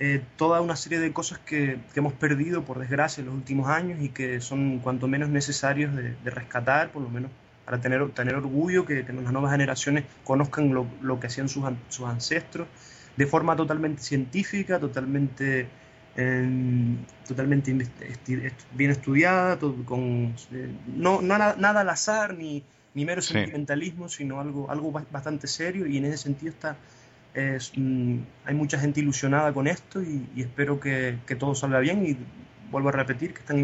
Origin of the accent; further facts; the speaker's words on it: El Paso, Canary Islands, Spain; Son de aquí de mi pueblo, El Paso, que también están todos invitados a venir